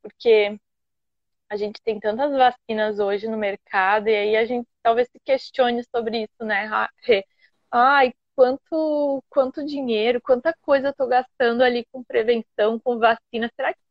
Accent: Viamão, Rio Grande do Sul, Brazil; Eu cresci por muito tempo em Viamão.

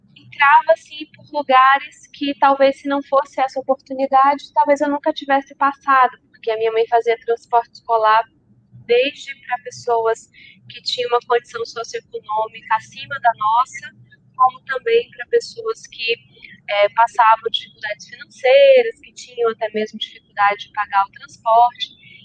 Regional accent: Salvador, Bahia, Brazil; moved away as an adult; now in São Gonçalo, Brazil; Já tem um tempinho que eu tô fora da minha terra, que eu tô fora da Bahia, já tem 10 anos, desde que eu casei. E eu sinto bastante saudade, inclusive, me tornei espírita aos 14 anos, lá em Salvador.

